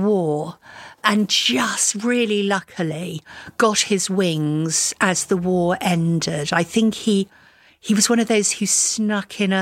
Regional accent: Buxton, East Midlands, United Kingdom; born there; I was born in Buxton, Derbyshire, and my brother and sister were born in Rio de Janeiro.

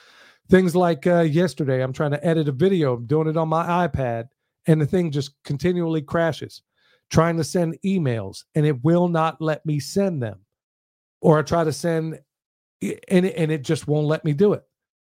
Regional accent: Oklahoma, United States; but where I grew up in Oklahoma, believe me, every single day the N-word was coming out of somebody's mouth.

